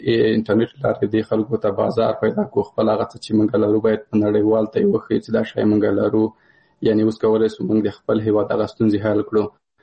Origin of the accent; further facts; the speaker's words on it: Paktia, Afghanistan; مثال زه د کابل د پکتیا یم،